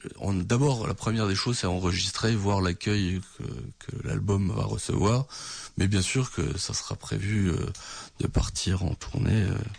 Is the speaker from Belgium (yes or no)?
no; Grand Est, France; now in Alsace, France; Donc moi, je suis originaire de la vallée de la Fène, je suis en Moselle.